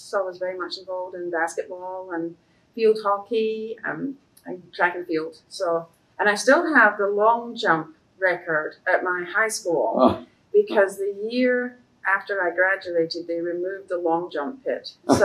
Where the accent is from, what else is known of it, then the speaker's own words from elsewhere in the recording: Scotland, United Kingdom; also born or lived in Paisley; I was born in Scotland in a place called Paisley.